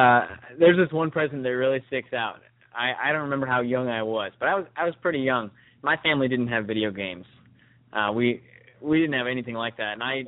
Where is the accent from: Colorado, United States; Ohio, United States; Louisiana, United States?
Colorado, United States; Denver; Well, I grew up in Denver, Colorado.